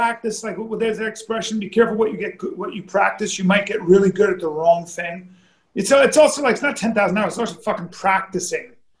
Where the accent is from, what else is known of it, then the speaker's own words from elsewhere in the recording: Australia; I'm really from Australia.